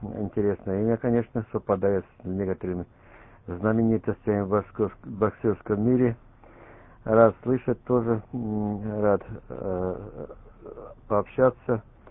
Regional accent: Kyiv Oblast, Ukraine; born there; Ну, это я родился под Киевом, ну, там такие зимы раньше были.

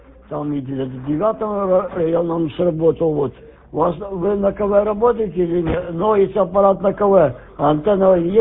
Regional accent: Zhytomyr, Zhytomyr Oblast, Ukraine; я сам с Украины, с Житомира

